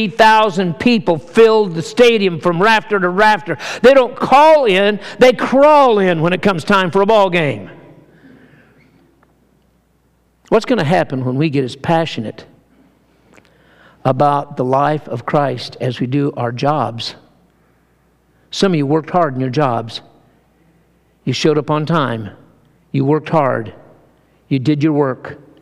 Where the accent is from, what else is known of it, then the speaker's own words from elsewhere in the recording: Kentucky, United States; I come from Kentucky, and we think basketball is the deal.